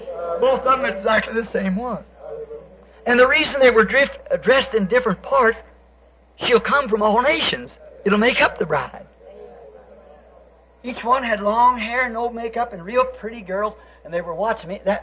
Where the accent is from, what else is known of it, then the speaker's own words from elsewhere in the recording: United States; Now, I am an American.